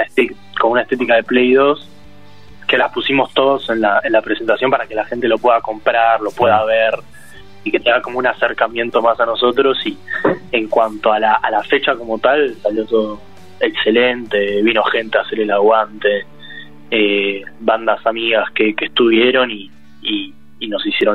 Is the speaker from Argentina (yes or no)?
yes; Palomar, Buenos Aires Province, Argentina; Nosotros somos de zona oeste, es un rejunte ahí de lado. Yo por lo particular soy de Palomar.